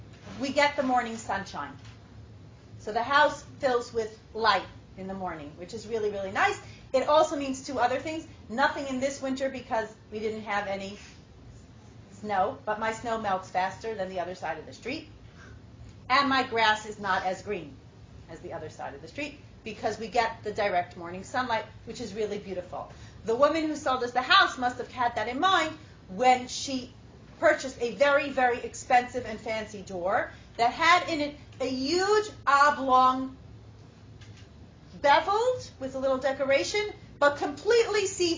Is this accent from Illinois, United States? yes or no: no; Riverdale, New York, United States; I'm from Riverdale. I had a full 50-minute drive home.